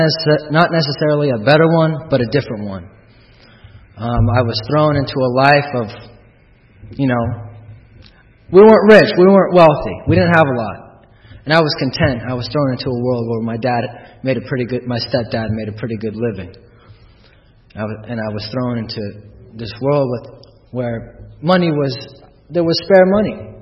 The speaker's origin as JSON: {"language": "English", "town": "Santa Rosa", "region": "California", "country": "United States", "tie": "born there", "said": "I was born in Santa Rosa, California, which is about an hour northeast of San Francisco."}